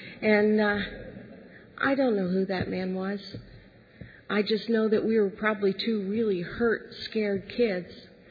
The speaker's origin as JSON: {"language": "English", "region": "Pennsylvania", "country": "United States", "tie": "born or raised there", "lives_now": "California, United States", "said": "I'm the third of four children, and we were born and raised in Pennsylvania, and three of them live in Texas, and I live in California."}